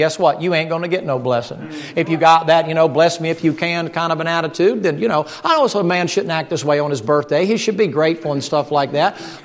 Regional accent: the South, United States; Y'all speak more dignified than I'm from the South.

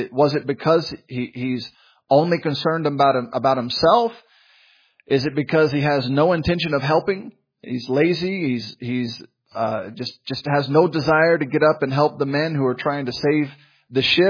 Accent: Memphis, Tennessee, United States; I grew up in Memphis, Tennessee. We've been through tornadoes.

